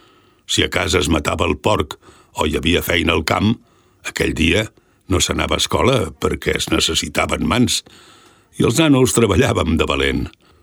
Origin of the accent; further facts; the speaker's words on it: Les Oluges, Catalonia, Spain; now in Sant Joan, Spain; No, jo sóc de les Oluges. Vaig venir a viure a Sant Joan quan em vaig casar.